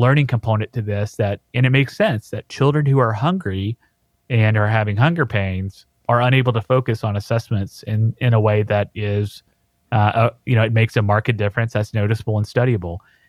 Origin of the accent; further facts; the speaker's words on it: Poplarville, Mississippi, United States; It's called Backpack Buddies of Poplarville. And that's my hometown. It's where I'm from